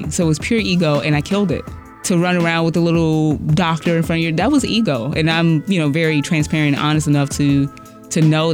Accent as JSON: {"language": "English", "town": "Gary", "region": "Indiana", "country": "United States", "said": "No, not at all. I am from Gary, Indiana."}